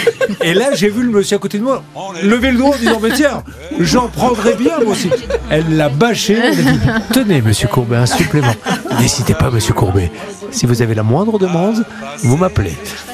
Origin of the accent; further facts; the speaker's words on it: Mérignac, Nouvelle-Aquitaine, France; born there; j'y suis né à Mérignac, vous vous rendez compte? Mais c'est vrai, mais oui, je suis né à Mérignac, je suis né aux Équem, dans le quartier des Équem.